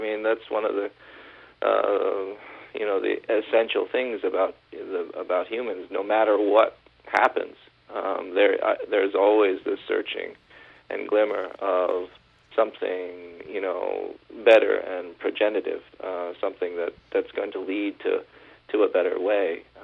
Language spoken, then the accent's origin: English; United States; And I think that's part of what came into the book for me as an American.